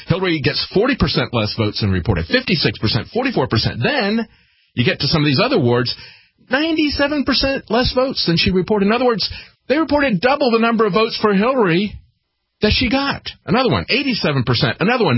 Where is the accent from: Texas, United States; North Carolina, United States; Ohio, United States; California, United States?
North Carolina, United States; Raleigh; I don't know Frank, even though I'm from Raleigh as well.